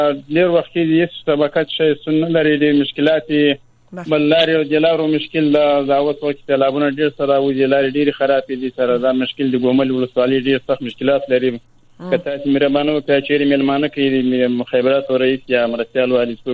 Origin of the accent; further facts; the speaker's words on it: Afghanistan; ما به خاطر که مسلمان هستیم زاده افغانستان هستیم از این وطن هستیم